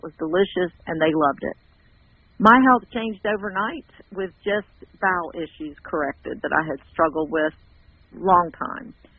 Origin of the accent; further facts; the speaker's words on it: Georgia, United States; We're from Georgia. We live in Canton, Georgia, just a little north of Atlanta.